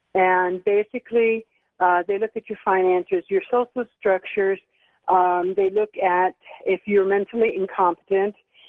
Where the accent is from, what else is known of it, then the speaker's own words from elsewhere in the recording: Pueblo, Colorado, United States; I'm from Pueblo, Colorado.